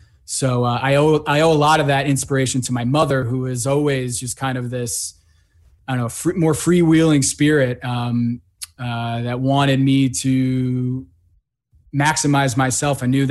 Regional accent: Connecticut, United States; we came back to the States and I grew up in Connecticut, and my dad continued to work at Wall Street

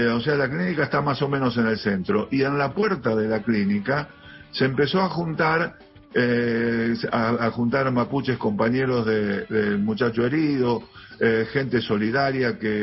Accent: Argentina; de lo que somos como argentinos, de lo que hay, del trasfondo sobre el cual hemos crecido

